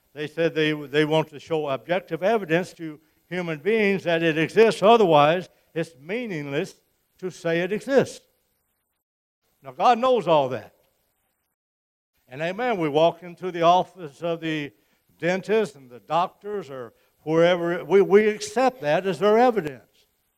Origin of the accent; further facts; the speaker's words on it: Missouri, United States; I'm from Missouri, and they say you have to show me.